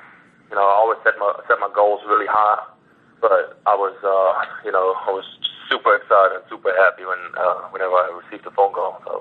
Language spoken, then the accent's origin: English; Düsseldorf, North Rhine-Westphalia, Germany; when I was about 14 years old, I started playing football in my hometown, Düsseldorf.